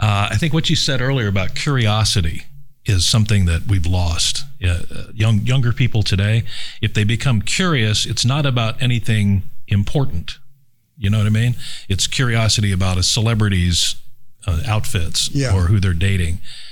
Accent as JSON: {"language": "English", "region": "Missouri", "country": "United States", "tie": "born or raised there", "said": "You know, one of the most prized possessions in my humble home growing up in Missouri was a set of the Encyclopedia Britannica."}